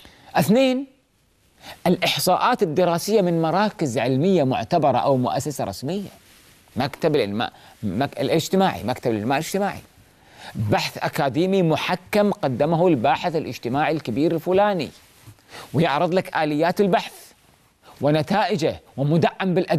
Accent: Kuwait; احنا عندنا في الكويت الدولة تعطي للشاب مساعدة مادية كمهر للزواج،

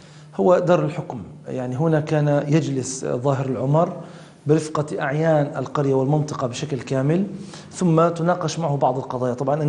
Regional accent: Palestine; علينا كفلسطينيين أن نحفظ روايتنا التاريخية، علينا كفلسطينيين أن نحفظ تاريخنا

